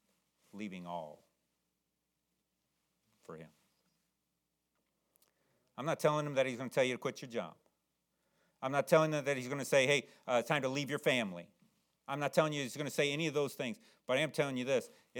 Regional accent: Chicago, Illinois, United States; I come from Chicago, and in Chicago, we know how to eat.

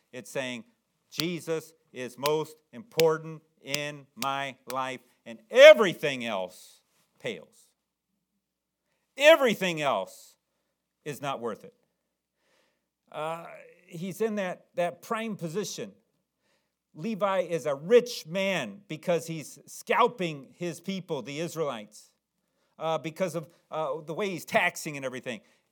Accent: Chicago, Illinois, United States; I come from Chicago, and in Chicago, we know how to eat.

